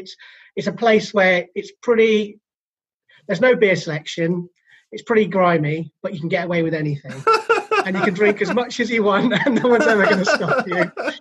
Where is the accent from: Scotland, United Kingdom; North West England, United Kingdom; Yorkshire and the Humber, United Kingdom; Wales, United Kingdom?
Scotland, United Kingdom; Edinburgh; also born or lived in Dundee; So yeah, so born and bred in Edinburgh. Went to I was lived in Dundee for a while as well, which we don't talk much about.